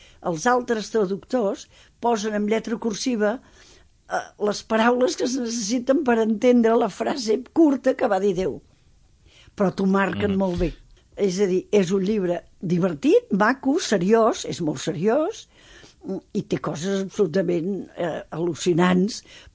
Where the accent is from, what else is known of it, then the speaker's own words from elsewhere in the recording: Banyoles, Catalonia, Spain; els que som de l'Escala o de Banyoles, com som jo